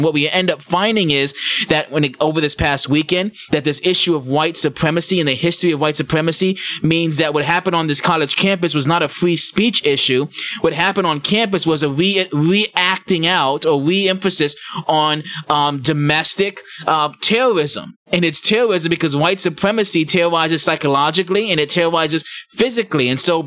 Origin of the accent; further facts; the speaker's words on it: Stone Mountain, Georgia, United States; I'm black and I'm from Stone Mountain. So like I literally grew up 2 minutes from KKK headquarters.